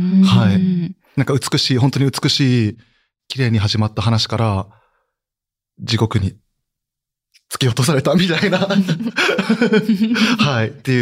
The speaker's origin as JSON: {"language": "Japanese", "region": "Aichi", "country": "Japan", "tie": "born or raised there", "also_born_or_lived": "Gifu", "said": "愛知県、生まれは岐阜なんですけど、まあ生まれの時は覚えてない。もうすぐ愛知に引っ越して、で、育ちは愛知っていう感じです。"}